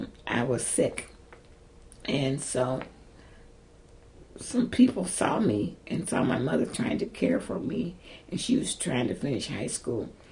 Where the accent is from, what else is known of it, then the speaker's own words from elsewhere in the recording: Tulsa, Oklahoma, United States; I grew up in Tulsa, Oklahoma.